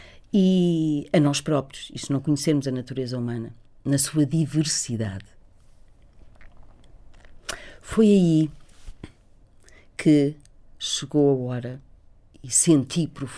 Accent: Cabreira, Portugal; born there; moved away as an adult; Na Cabreira, aldeia onde eu nasci, E foi essa vontade de voltar às origens

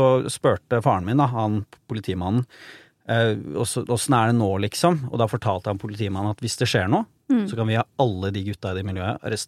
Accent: Oslo, Norway; Så jeg jo fra hans nabolag, og vi flyttet inn på Bøler I 1997. Da var jeg ett år gammel

